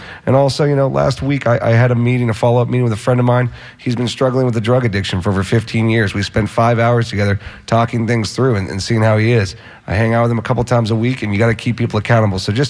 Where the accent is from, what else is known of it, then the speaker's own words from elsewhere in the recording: St. Petersburg, Florida, United States; So born and raised in St. Petersburg, I'm a proud product of our public school system. I went to St. Pete High.